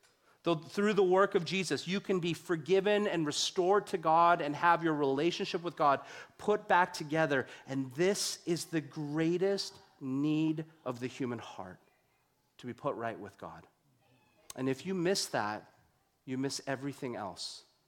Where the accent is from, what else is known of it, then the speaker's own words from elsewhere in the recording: Canada; One of the things that I hated personally about growing up in Canada, I was born here in Canada, is that I really hated growing up as a visible minority in Canada, in the era that I grew up in.